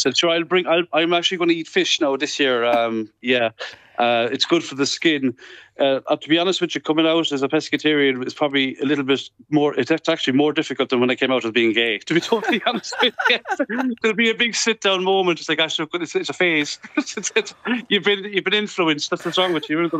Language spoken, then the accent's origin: English; Ireland; I'm a traveller, but I'm also Irish